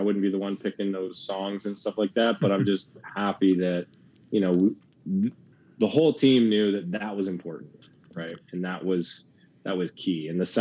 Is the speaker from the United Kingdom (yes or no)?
no; Canada; So there's no excuses for us to not go for the top of everything, being in Canada and being Canadian.